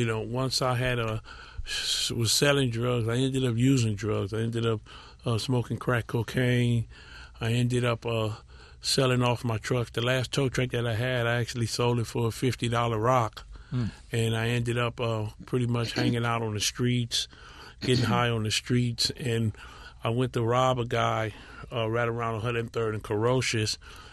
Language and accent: English; Watts, California, United States; I grew up in Watts. Came from a great home. Started out at San Miguel Catholic School.